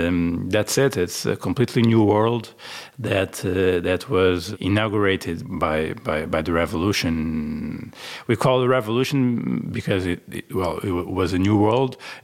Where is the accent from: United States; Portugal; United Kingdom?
Portugal; Faro; English is a second language; moved away as an adult; also born or lived in Lisbon, Portugal; I was obliged to leave my hometown in the south of Portugal and go to Lisbon